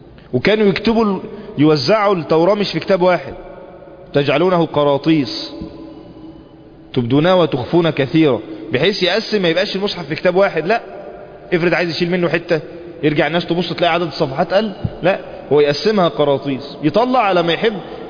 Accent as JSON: {"language": "Arabic", "country": "Egypt", "said": "بلادنا مصر"}